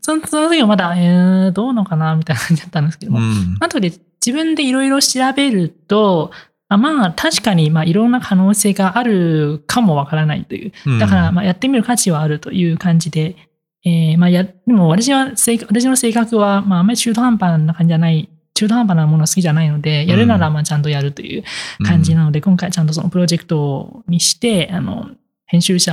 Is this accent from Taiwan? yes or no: yes; Taiwan; first language Taiwanese Mandarin; Japanese is a second language; 私の母語は台湾の中国語、つまり繁体字の方ですけれども、